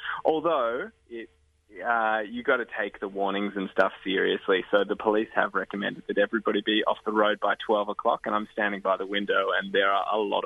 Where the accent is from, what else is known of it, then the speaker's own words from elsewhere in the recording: Sydney, New South Wales, Australia; So I'm from Sydney, yeah.